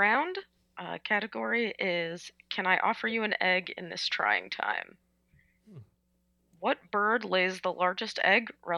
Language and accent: English; New Jersey, United States; they are all from New Jersey, which is my home state.